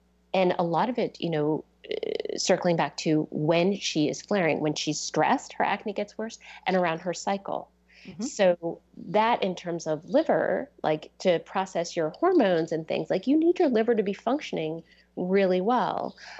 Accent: East Coast, United States; I mean, I grew up on the East Coast.

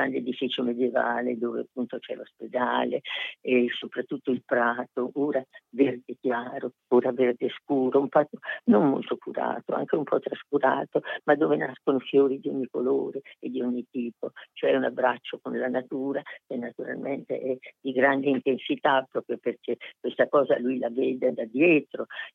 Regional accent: Urbino, Marche, Italy; born there; io sono nata a Urbino, qui è la città di Raffaello, come si sa, proprio davanti al Palazzo Ducale. Da bambina giocavo attorno al monumento di Raffaello

